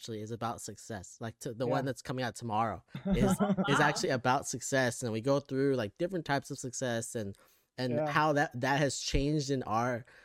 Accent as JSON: {"language": "English", "region": "Florida", "country": "United States", "tie": "born or raised there", "said": "I grew up, like, born and raised in Florida. Like, I knew nothing other than Florida."}